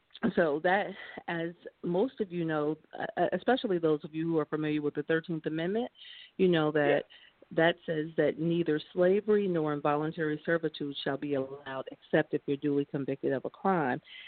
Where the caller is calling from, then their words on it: Cincinnati, Ohio, United States; from Cincinnati, Ohio.